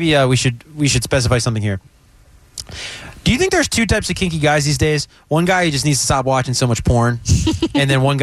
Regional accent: East Coast, United States; I'm from the East Coast.

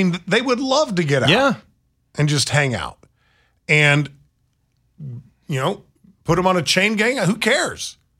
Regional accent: Leavenworth, Kansas, United States; when I was growing up in Lansing-Leavenworth

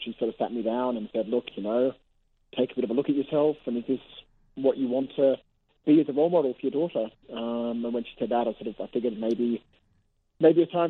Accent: Sydney, New South Wales, Australia; also born or lived in Perth; now in Hong Kong; So I grew up in Sydney in Australia and went to university in Perth in Australia and then moved here. But I got a terrible accent because my parents were English, so I never really got a good accent from anywhere.

